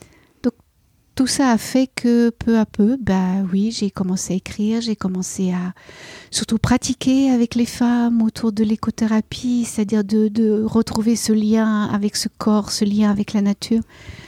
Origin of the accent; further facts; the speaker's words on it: Geneva, Switzerland; j'étais une Suissesse, donc ça veut dire que je suis une fille des montagnes. du lac et des montagnes, je suis née à Genève